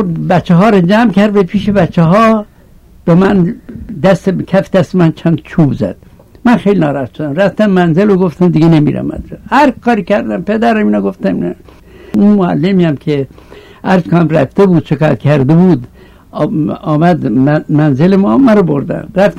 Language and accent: Persian; Hamadan, Iran; born there; بنده 1292 در شهر همدان به دنیا آمدم